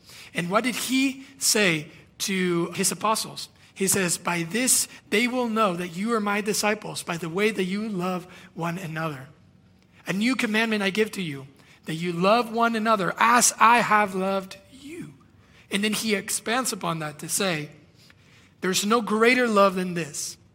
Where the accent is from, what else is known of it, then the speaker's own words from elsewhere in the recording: Guatemala; first language Spanish; English is a second language; I'm from Guatemala, Spanish is my first language, B's and V's are hard